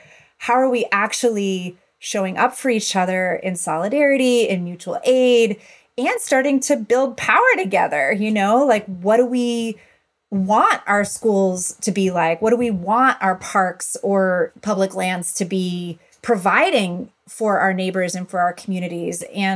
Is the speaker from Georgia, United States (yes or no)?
no; Buffalo, New York, United States; But for me, growing up in Buffalo, New York, that social infrastructure, really the relationships that my parents like fostered